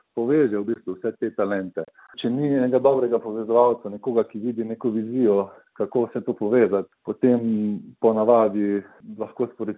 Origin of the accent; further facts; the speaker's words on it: Carinthia, Slovenia; ker v bistvu kot Korošec, takrat, ko sem jaz začenil v tej industriji, ni bilo prav veliko Korošcev